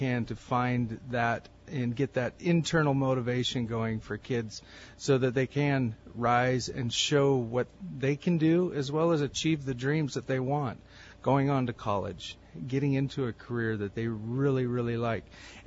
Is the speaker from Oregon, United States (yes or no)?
yes; Oregon, United States; I'm from Oregon.